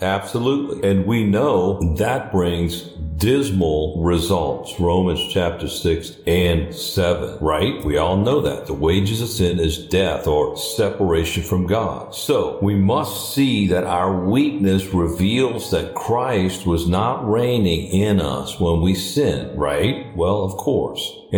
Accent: New Orleans, Louisiana, United States; I grew up in New Orleans.

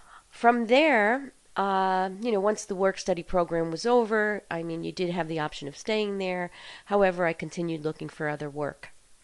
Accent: Elizabeth, New Jersey, United States; I grew up in Elizabeth

